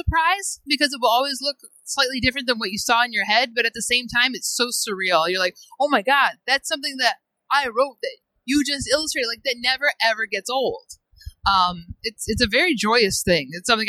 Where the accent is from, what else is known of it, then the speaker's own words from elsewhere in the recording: Michigan, United States; And it was during the ice storms that we had in the Midwest. I'm from Michigan.